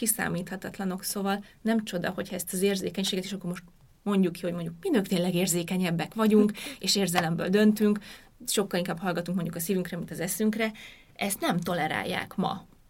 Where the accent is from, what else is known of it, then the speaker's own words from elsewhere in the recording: Hungary; Legalábbis akik mit nőttünk fel Magyarországon.